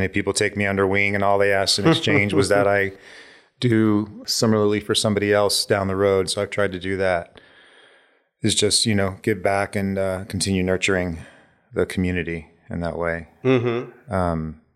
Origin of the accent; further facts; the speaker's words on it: Ohio, United States; Well, I grew up in the Midwest in Ohio.